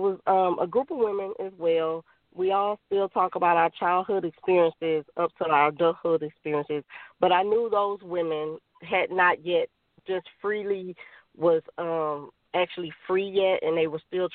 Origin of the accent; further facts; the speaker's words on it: Houston, Texas, United States; also born or lived in Urania, Louisiana; I was born in Urania, Louisiana, and raised in Houston, Texas. I'm a mother of four, a grandmother of two.